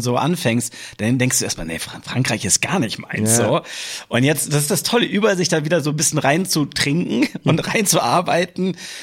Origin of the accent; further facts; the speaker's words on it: Hamburg, Germany; Ich bin hier in Hamburg geboren und aufgewachsen.